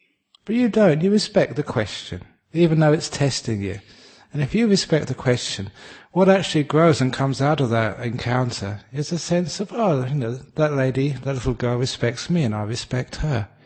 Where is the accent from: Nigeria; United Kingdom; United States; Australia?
United Kingdom; England; born there; I was born in England, and my favorite food was fish and chips.